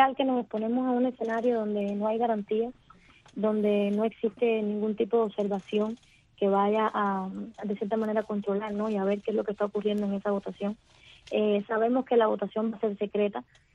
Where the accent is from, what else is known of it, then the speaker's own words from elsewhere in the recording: Cuba; el papel que jugamos hoy como cubanos